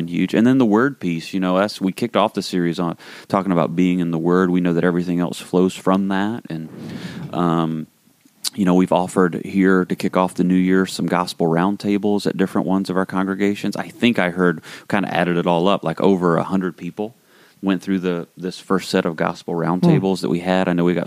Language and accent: English; Spartanburg, South Carolina, United States; The boy from my hometown of Spartanburg, South Carolina